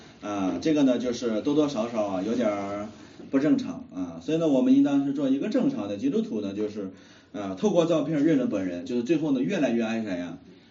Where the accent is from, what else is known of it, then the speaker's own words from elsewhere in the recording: Shanxi, China; 以前我因为我老家是山西的，我们山西的信徒呢，看圣经就困